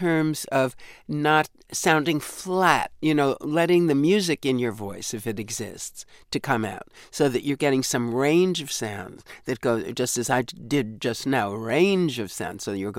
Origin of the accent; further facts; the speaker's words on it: New York, United States; accent: New York; But at that point, I'd pretty well lost most of my New York accent. It still creeps up from time to time.